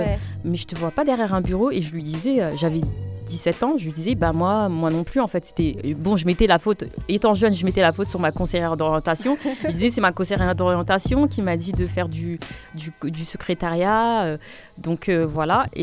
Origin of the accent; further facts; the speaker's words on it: Mantes-la-Jolie, Île-de-France, France; born there; now in Paris, France; Oui, c'est ça, je suis née à Mantes-la-Jolie, au Val-Fouré.